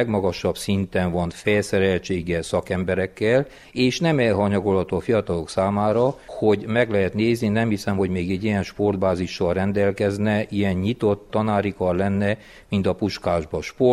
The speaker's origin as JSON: {"language": "Hungarian", "region": "Mureș County", "country": "Romania", "said": "ugye Maros megyei származású vagyok"}